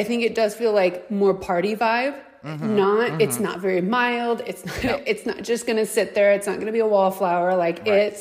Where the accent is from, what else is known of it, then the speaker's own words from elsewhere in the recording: Missouri, United States; did you know that I'm from Missouri? Like Tornado Alley, Missouri?